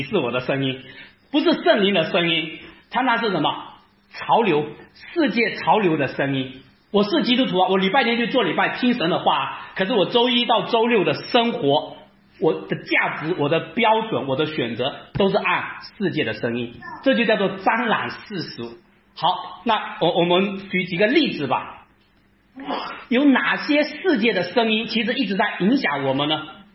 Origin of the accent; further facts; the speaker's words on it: China; 其实我们中国人啊是特别看重家庭的